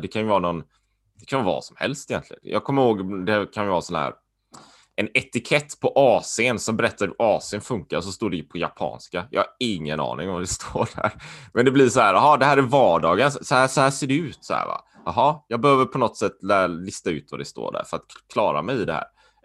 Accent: Sweden; moved away; när jag är hemma i Sverige, då känner jag inte det.

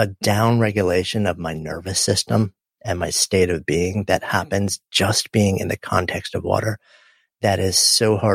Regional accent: New York, United States; I actually, I grew up just outside of New York City. The end of my block was a beach. I was bay, not ocean.

